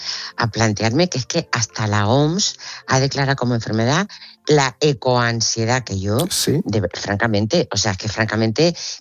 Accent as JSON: {"language": "Spanish", "region": "Region of Murcia", "country": "Spain", "said": "si los que somos murcianos y hemos vivido en Murcia, sabemos que en Murcia el calor es insoportable"}